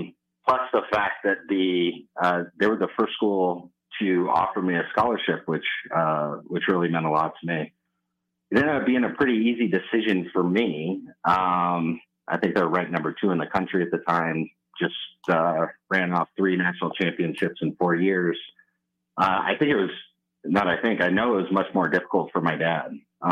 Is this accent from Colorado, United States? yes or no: yes; Boulder, Colorado, United States; what it was like growing up in Boulder and playing for, you know, the famous, iconic CU coach, Bill McCartney's son, Tom, who's still the head coach at Fairview.